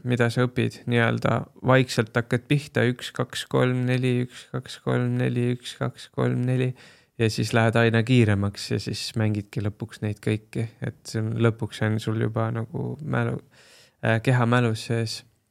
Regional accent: Kehtna, Rapla County, Estonia; ma elasin väiksena Kehtnas või noh, nii-öelda nooruspõlves kuni põhikooli lõpuni Rapla külje all selline alevik nagu Kehtna

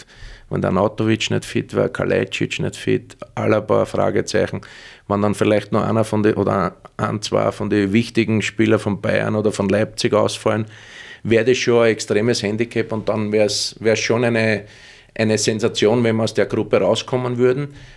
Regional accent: Vienna, Austria; Als Wiener gehört ein bisschen der blöde Schmäh dazu

